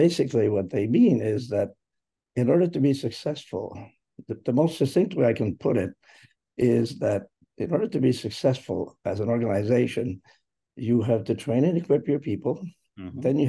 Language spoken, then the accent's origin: English; Ontario, Canada; I was born and raised in Eastern Ontario, so I've always lived in Canada.